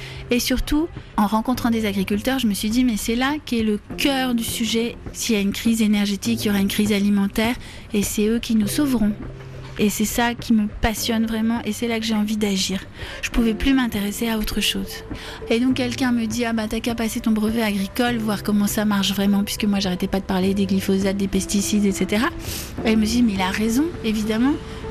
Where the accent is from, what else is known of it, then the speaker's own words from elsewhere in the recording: Paris, Île-de-France, France; also born or lived in Bayonne; Je suis née à Bayonne, au Pays Basque, mais j'ai habité depuis l'âge de 3 ans à Paris.